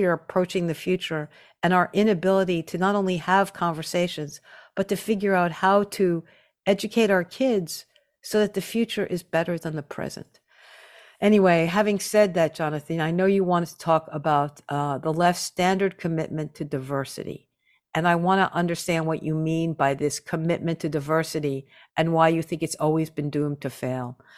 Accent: Long Island, New York, United States; But I was raised on Long Island, okay? And I was raised with the Socratic method, okay?

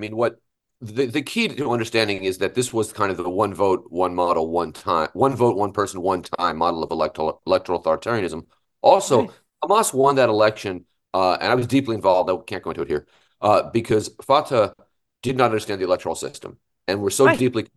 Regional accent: New York, United States; I thought as a New Yorker, I thought everyone just kind of knew this word.

